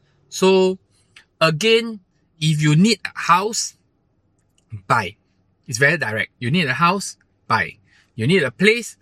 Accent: Singapore; But I still feel that as a Singaporean in Singapore, when this thing happens, yes, we may not perform that well, but we are still a strong country.

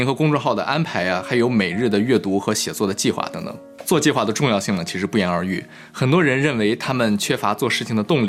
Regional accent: Shandong, China; 可能很多朋友能从我的口音里听出来我是山东人

